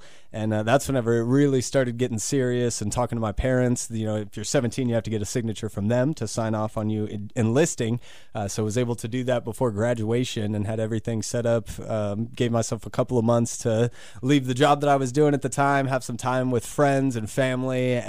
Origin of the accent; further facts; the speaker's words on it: Branson, Missouri, United States; born and raised in Branson, 12 years senior from graduate from Branson High School. Like, this is what I knew. These are the people that I knew. I know where everything is. I'm very comfortable and very at home here.